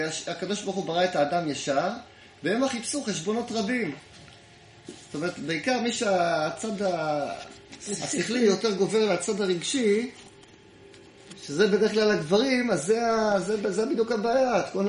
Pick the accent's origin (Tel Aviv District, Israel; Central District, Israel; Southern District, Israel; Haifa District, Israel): Tel Aviv District, Israel; Tel Aviv; אני זוכר שהייתי בתור ילד קטן, בכיתה א' ב', אני זוכר, היינו חוזרים כמה חבר'ה מבית הספר בתל אביב